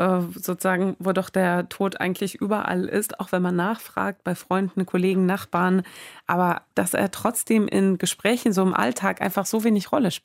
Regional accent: Azerbaijan; Da war ich 6, 7 Jahre alt. Das war in Aserbaidschan, wo ich aufgewachsen bin.

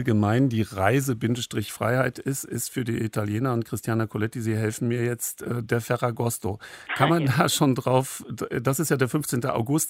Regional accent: Germany; Antje, wir als Deutsche haben manchmal noch einen besonderen Blickwinkel auf das Ganze, weil in vielen von uns stecken ja noch die Erfahrungen der DDR-Zeit.

